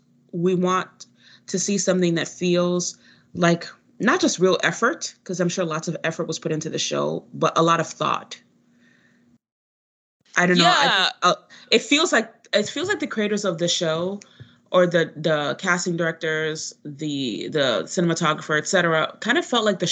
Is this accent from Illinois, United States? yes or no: yes; Chicago, Illinois, United States; I'm from Chicago, and I remember … like, lurking outside middle schools